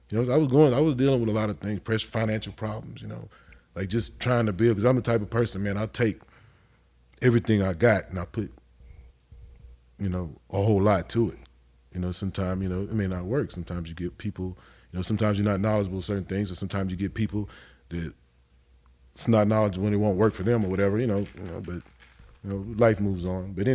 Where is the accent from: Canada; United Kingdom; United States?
United States; Texas; I'm from Texas, man. And I feel like this is the best place.